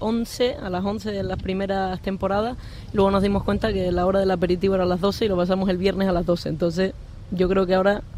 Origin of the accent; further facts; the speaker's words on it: Canary Islands, Spain; Para mí sí, siendo canaria